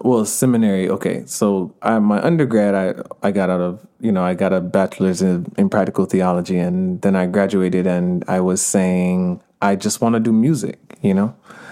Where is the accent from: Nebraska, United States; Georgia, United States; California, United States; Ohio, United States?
Georgia, United States; Stone Mountain; No, my household was not religious. I grew up in Stone Mountain, Georgia. My parents are from Jamaica. That's where my family is from.